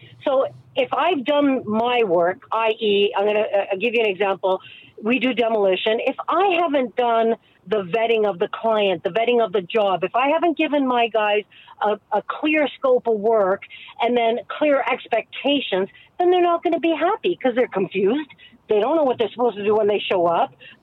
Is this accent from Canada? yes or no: yes; Canada; I'm an immigrant. My parents, yes, immigrated to Canada years ago. I mean, obviously I'm Canadian. My parents came over, right?